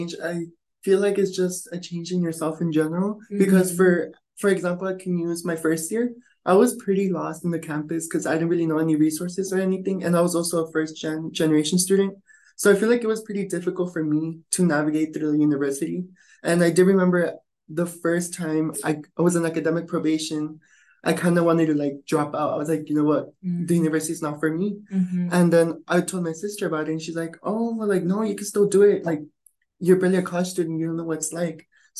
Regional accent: California, United States; I'm in sixth college and my hometown is the Coachella Valley.

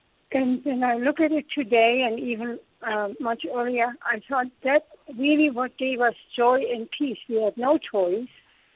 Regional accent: East Prussia, Germany; also born or lived in Cuxhaven, Germany; I'm a child of World War II. I come from East Prussia, which is today on the Lithuanian border. We ended up throughout the war in the city Cuxhaven near Hamburg, and we were placed into people's homes.

